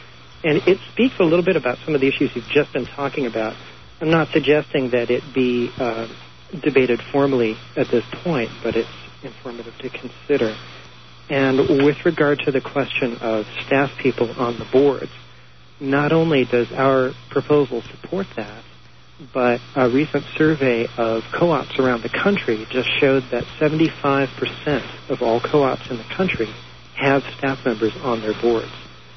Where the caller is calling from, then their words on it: Columbus, Ohio, United States; I'm calling from Columbus, Ohio.